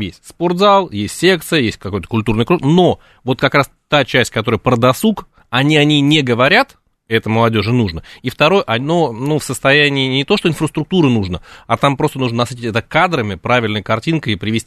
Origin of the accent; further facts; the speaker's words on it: Zelenograd, Moscow, Russia; born there; also born or lived in Saint Petersburg; Я родился в Зеленограде, переехал ненадолго в Санкт-Петербург, из столицы в столицу, и обратно вернулся в Москву.